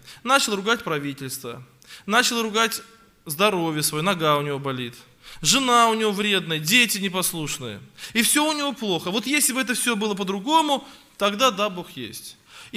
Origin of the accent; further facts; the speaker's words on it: Yeysk, Krasnodar Krai, Russia; Я приехал из России, Краснодарский край, город Ейск.